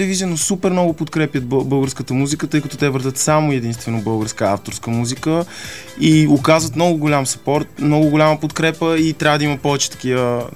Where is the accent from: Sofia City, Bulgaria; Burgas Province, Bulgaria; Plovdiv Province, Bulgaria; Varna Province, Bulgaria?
Sofia City, Bulgaria; Sofia; Аз съм от София